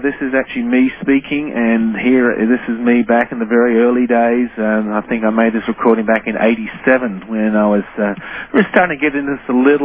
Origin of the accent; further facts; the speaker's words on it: Adelaide, South Australia, Australia; Adelaide's my hometown in Australia